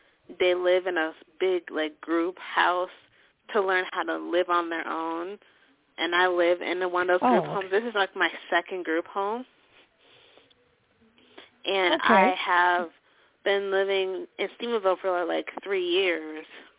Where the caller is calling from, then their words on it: Stephenville, Texas, United States; Stephenville, Texas. It's like an hour 3 hours away from Dallas.